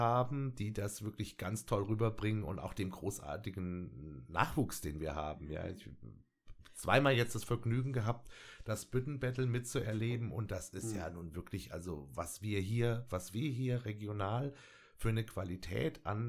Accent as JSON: {"language": "German", "town": "Fulda", "region": "Hesse", "country": "Germany", "tie": "born or raised there", "said": "Ich bin tatsächlich gebürtige Fulda Jung, okay. Ja. Mit dem Dialekt hapert es ein bisschen, den kann ich nicht wirklich, immer nur so einzelne Auszüge oder mal Wörter."}